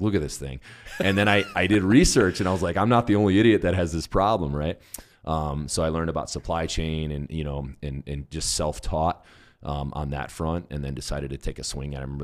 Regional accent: Indiana, United States; Midwest guy, youngest of three brothers, grew up in Indiana. So, you know, your normal kind of patriotic family.

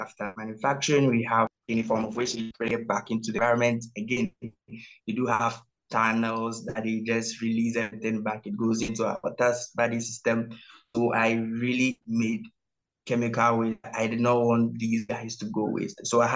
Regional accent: Accra, Greater Accra, Ghana; I grew up in Ghana at a place we call the capital city of Ghana, which is Accra, in a town called Amasa. Yeah, so that's where I grew up.

